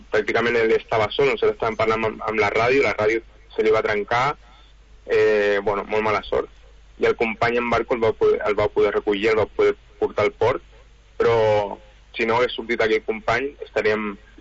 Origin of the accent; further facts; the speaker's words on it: Lloret de Mar, Catalonia, Spain; jo, per exemple, jo soc de Lloret de Mar i sempre surto de Canyelles.